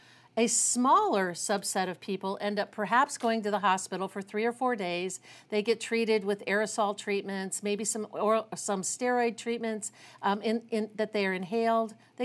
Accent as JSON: {"language": "English", "region": "Ohio", "country": "United States", "said": "I'm from Ohio, and we have reports in Ohio"}